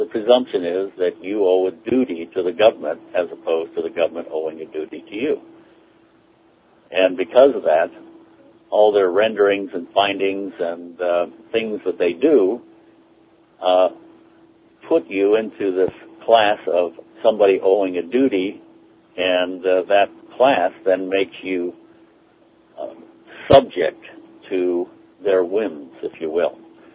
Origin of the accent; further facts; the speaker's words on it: California, United States; I was born in the California state republic, and as such, I'm a Californian.